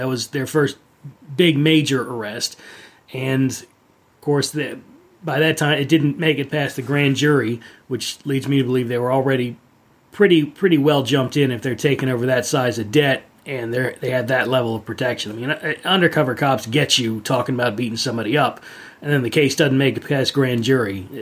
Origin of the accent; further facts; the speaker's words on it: Virginia, United States; You know, I'm originally from Virginia